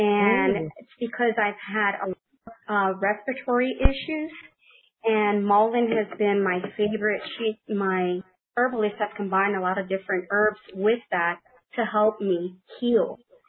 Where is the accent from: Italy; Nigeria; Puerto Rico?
Puerto Rico; Yes, I am from Puerto Rico, actually. I was raised there and raised with my grandmother, who was an herbalist.